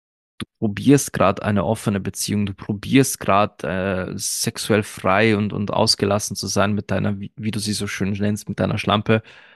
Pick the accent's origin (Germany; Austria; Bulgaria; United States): Austria; Ich selbst sehe mich als Österreicher, weil ich hier in Österreich aufgewachsen bin.